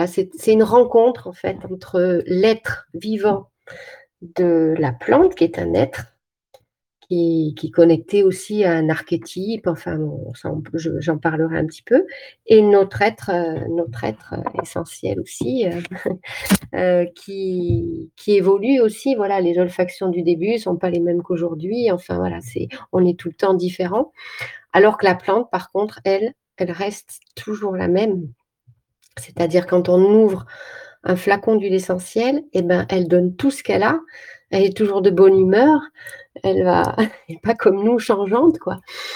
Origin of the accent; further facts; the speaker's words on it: Nice, Provence-Alpes-Côte d'Azur, France; parce que je suis niçoise à la base.